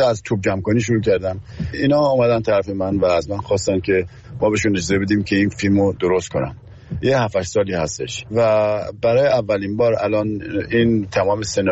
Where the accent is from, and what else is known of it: Tehran, Tehran Province, Iran; born or raised there